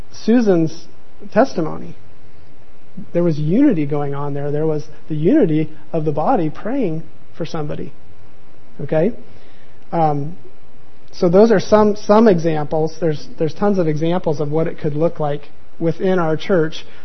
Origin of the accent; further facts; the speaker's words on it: United States; and I'm the American, and so that was cool, and I kind of expected that.